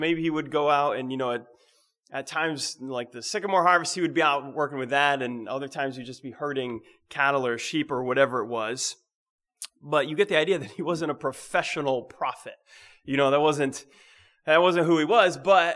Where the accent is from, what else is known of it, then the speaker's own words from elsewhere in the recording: New England, United States; Growing up in New England, you're like, that's just how the forests are.